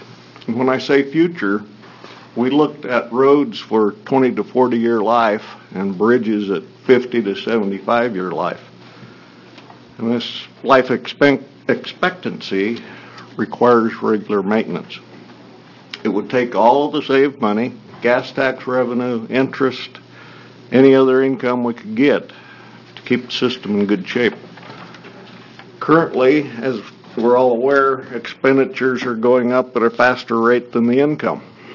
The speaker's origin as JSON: {"language": "English", "region": "Oregon", "country": "United States", "tie": "born or raised there", "said": "I was born and raised in Klamath County, and I've lived there all but 4 years of my life."}